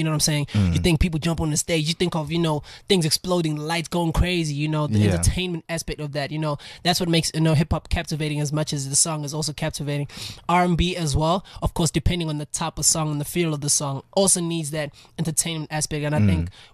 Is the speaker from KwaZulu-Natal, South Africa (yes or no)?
yes; Durban, KwaZulu-Natal, South Africa; Yeah, it's in DBA, man.